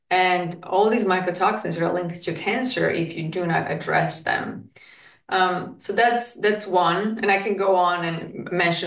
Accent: Slovakia; now in United States; and I know peanuts are really popular in the United States that were not in Slovakia where I come from. I grew up on Nutella and hazelnuts.

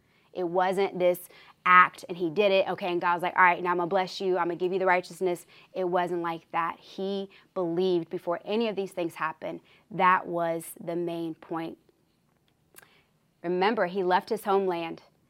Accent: Kansas City, Missouri, United States; now in Atlanta, United States; I'm not from here. I'm actually from Kansas City, y'all.

